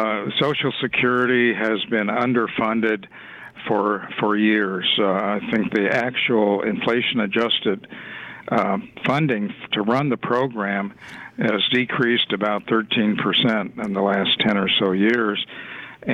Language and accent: English; Nebraska, United States; I grew up in Nebraska, so I sympathize.